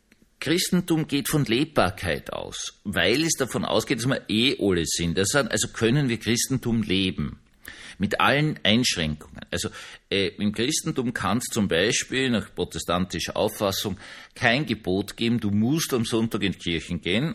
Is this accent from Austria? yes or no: yes; Vienna, Austria; Ich habe das nur erlebt in meiner Kindheit in Wien-Gumpendorf